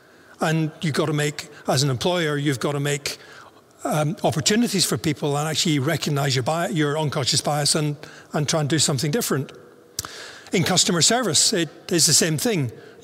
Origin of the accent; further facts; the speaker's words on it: Northern Ireland, United Kingdom; we're both from Northern Ireland.